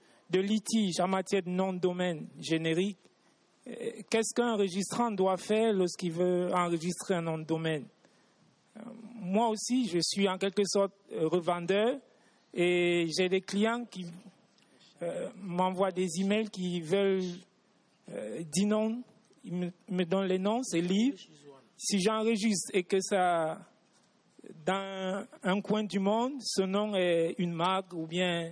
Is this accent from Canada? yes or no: no; Cameroon; je suis du Cameroun.